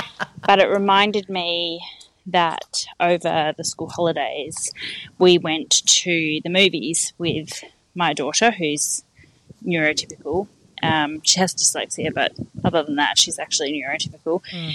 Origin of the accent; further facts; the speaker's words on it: Perth, Western Australia, Australia; I'm from Perth.